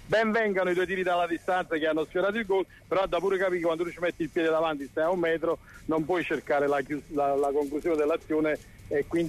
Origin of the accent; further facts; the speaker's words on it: Naples, Campania, Italy; perché siamo napoletani